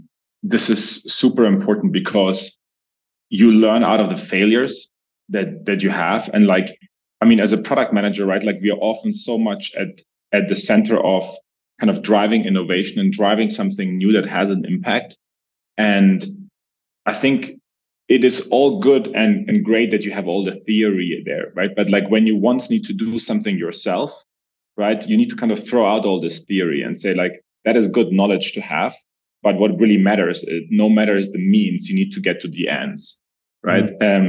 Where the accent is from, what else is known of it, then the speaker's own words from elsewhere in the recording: Germany; English is a second language; moved away; also born or lived in Middle East / Southeast Asia; I'm originally from Germany, if you haven't recognized my accent already. Have been all about traveling, experiencing new cultures. I was living in the Middle East before coming to Southeast Asia. Then was in Southeast Asia for a bit.